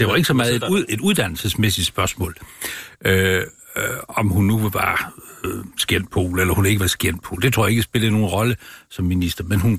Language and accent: Danish; Vejle, Region of Southern Denmark, Denmark; Der var det, jeg var fra Vejle. Ja. Jeg var født i Vejle, og jeg havde siddet i kommunalbestyrelsen i Vejle i en enkelt periode, og var en kendt Vejledreng.